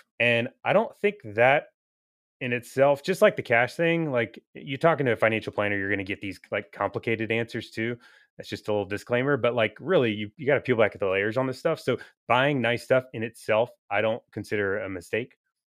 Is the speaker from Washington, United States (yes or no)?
no; Kentucky, United States; Yeah, for the most part. I'm from Woodford County. If anybody drinks bourbon, I'm from where Woodford Reserve is made or whatever, distilled, I guess.